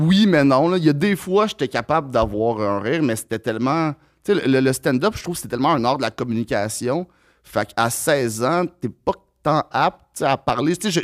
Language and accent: French; Montreal, Quebec, Canada; Anjou, à Montréal, okay. J'ai pas mal grandi tout le temps.